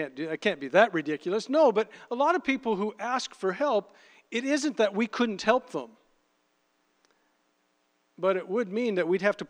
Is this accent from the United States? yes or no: no; Canada; After all, I'm Canadian and I'm entitled.